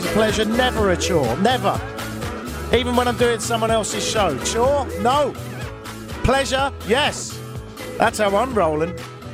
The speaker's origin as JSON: {"language": "English", "country": "United Kingdom", "said": "I'm British."}